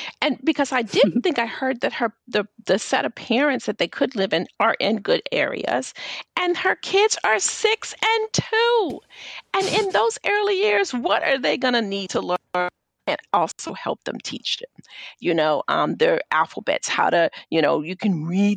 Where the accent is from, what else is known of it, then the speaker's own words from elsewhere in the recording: Baltimore, Maryland, United States; You know, I grew up in Baltimore. I grew up in the Baltimore City public school system, which has some issues.